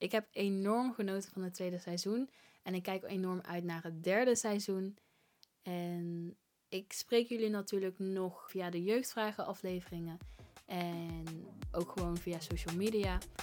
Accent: North Brabant, Netherlands; Wij zijn allemaal, alle drie komen we uit Brabant.

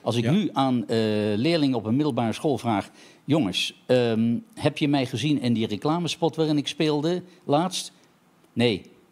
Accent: Geldrop, North Brabant, Netherlands; now in Haarlem, Netherlands; Ik ben geboren in Geldrop. Wij fietsten naar Eindhoven.

